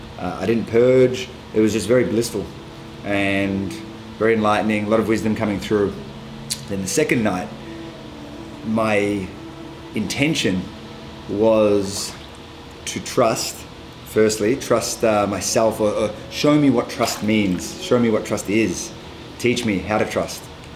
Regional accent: Australia; You know, I grew up in Australia

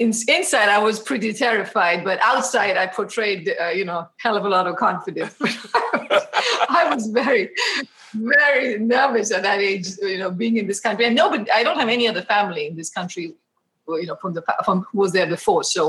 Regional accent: India; growing up in India

